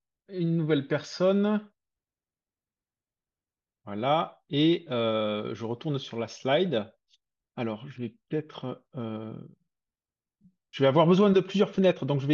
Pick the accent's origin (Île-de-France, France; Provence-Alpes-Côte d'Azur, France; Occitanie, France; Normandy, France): Occitanie, France; Et moi, j'ai envie de dire que je suis occitan